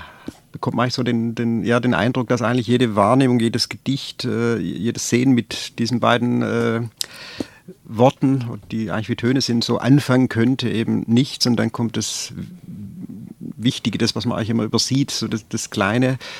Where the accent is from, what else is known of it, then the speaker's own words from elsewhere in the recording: Bierlingen, Baden-Württemberg, Germany; born there; so in der Region, im Neckartal, also ich bin in Bierlingen geboren dann und von dort habe ich meinen Radius erweitert.